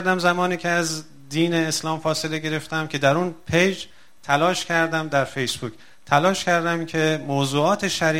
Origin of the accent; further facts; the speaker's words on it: Iran; و در اونجا بزرگ شدیم.